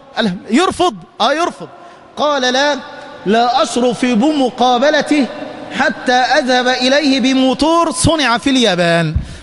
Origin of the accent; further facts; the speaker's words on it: Egypt; كنت بحسبها عندنا في مصر هنا بنتدلع بس كده